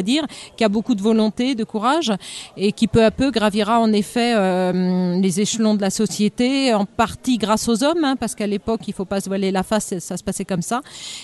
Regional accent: Normandy, France; born there; j'ai mis en valeur au début de ma petite carrière, on va dire, la Normandie, puisque je suis née en Normandie

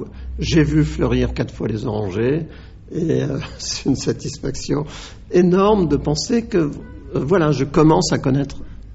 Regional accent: Grand Est, France; je rentrais chez moi en Champagne

